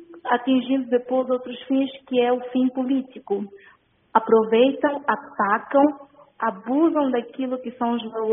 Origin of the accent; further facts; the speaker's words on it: São Tomé & Príncipe; enquanto santomense, de dar a minha voz ao mundo.